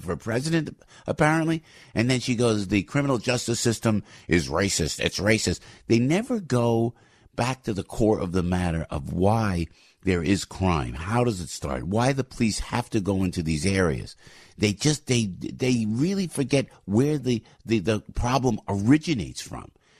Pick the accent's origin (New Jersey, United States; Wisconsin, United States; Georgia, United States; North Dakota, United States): New Jersey, United States; I have to give my home state of New Jersey a big shout out